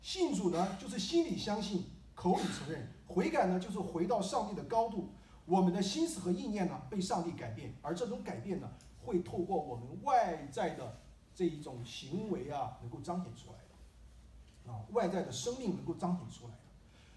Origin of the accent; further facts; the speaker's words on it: China; 我们中国人其实在这一个文化中，父母和儿女的文化中，其实有点和以色列的文化很接近